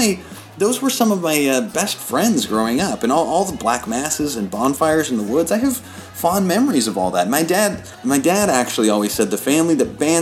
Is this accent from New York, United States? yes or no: no; Des Moines, Iowa, United States; also born or lived in Charlotte; Well, I grew up in Des Moines, but I moved here from Charlotte.